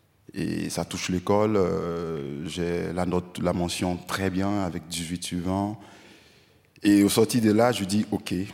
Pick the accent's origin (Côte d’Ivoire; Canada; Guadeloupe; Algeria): Côte d’Ivoire; now in Burkina Faso; je venais d'arriver au Burkina, c'était pas mon pays, j'ai quitté la Côte d'Ivoire pour étudier